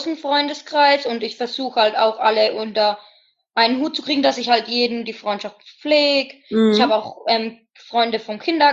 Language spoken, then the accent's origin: German; Bavaria, Germany; also born or lived in Schweinfurt; Ja, ich komme gebürtig aus Unterfranken, ja.